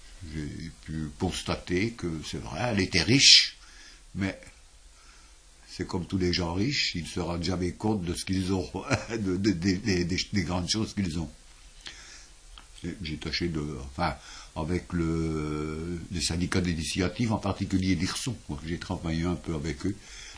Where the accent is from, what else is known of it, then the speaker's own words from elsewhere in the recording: Wallonia, Belgium; born there; Moi, je suis né en Belgique, mais pas très loin. Je suis né ce qu'on appelle le centre, c'est-à-dire entre Bruxelles, Mons et Charleroi. C'est un pays industriel, quoi. C'est un pays très industriel. Il y avait en particulier beaucoup de mines.